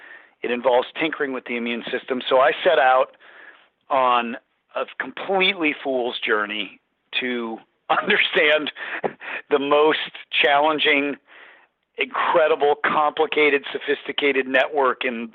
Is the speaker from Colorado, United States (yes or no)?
yes; Colorado, United States; So I grew up in Colorado, and in high school, eons ago, in the 1980s, I had a close group of friends in high school.